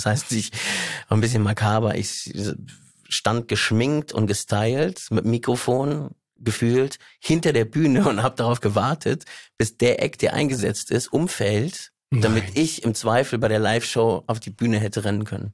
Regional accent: Berlin, Germany; Ich bin Berliner. Ich bin hier geboren, aufgewachsen, in einem sehr behüteten Haushalt.

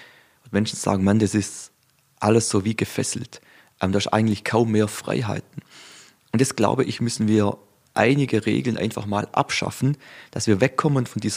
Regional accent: Ehingen, Baden-Württemberg, Germany; Jetzt bin ich ja ein Kind des ländlichen Raums. Donaukreis, wo ich herkomme, Ehingen.

